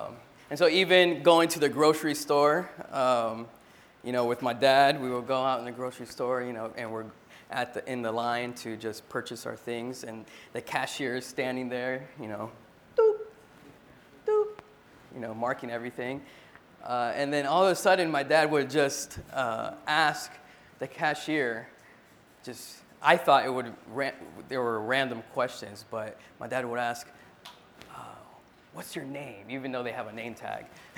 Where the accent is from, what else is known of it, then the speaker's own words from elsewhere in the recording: Florida, United States; also born or lived in Long Beach; now in Boston, United States; I was born in born in Long Beach, California, raised in Florida, and now I live in Boston, and I serve full-time in Boston.